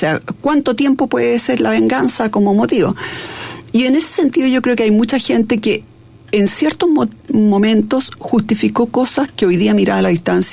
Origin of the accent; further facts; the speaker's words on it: Chile; moved away; Yo me fui a principios del 72 de Chile, volví a fines del 74... Y cuando volví era otro país.